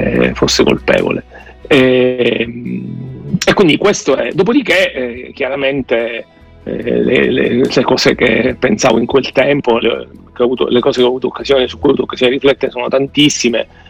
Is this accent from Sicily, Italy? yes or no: yes; Palermo, Sicily, Italy; io sono palermitano di origine